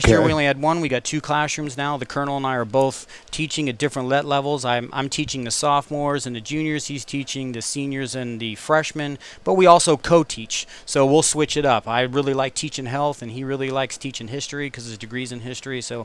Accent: Florida, United States; I am from Florida.

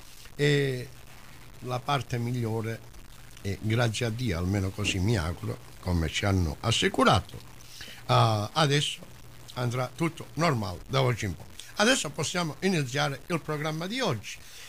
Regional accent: Calabria, Italy; Sì, soprattutto in Sila adesso delle nostre parti c'è qualcosa, di, mi hanno detto, di bellissimo.

